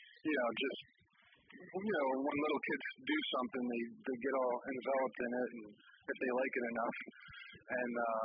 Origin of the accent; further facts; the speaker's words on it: Rhode Island, United States; And so I just I come from Rhode Island, you know, it's not a very it wasn't saturated in hip hop to any degree.